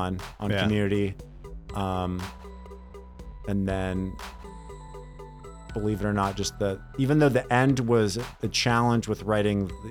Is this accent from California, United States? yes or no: yes; Portola Valley, California, United States; now in Fremont, United States; So I grew up in Portola Valley.